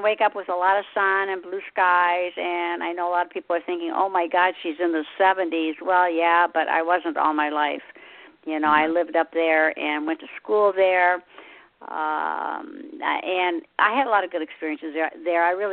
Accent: Michigan, United States; I came from Michigan originally. And I always say it's the land of ice and snow. And I would never go back. I did go back 2 years ago.

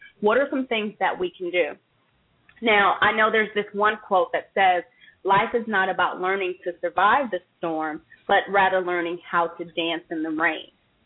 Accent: West Coast, United States; I'm from the West Coast. We know how to roll.

